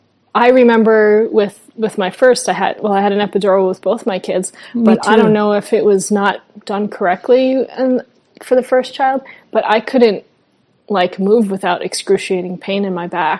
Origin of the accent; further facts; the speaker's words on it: Long Island, New York, United States; Sure. I'm from Long Island, New York. My majority of my family is there.